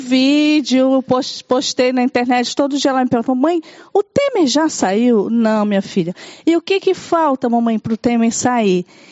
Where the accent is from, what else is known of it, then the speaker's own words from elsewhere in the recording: Belém, Pará, Brazil; eu sou da Amazônia, sou de Belém do Pará